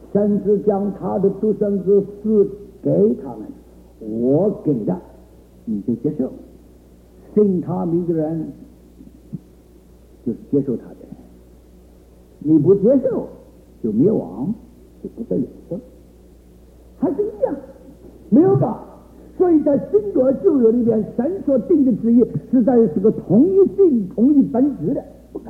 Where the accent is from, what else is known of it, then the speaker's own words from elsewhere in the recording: China; 特别我们中国人的伦理，我们做事是根据好坏